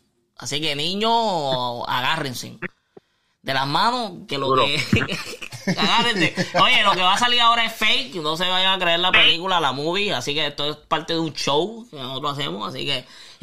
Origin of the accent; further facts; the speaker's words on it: San Juan, Puerto Rico; oye, que yo soy de las Margaritas, soy de Caserío